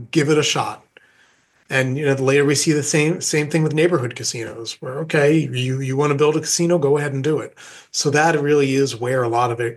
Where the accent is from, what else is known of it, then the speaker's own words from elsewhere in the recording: Atlantic City, New Jersey, United States; growing up in Atlantic City as a kid, like, oh, the casinos will be there forever.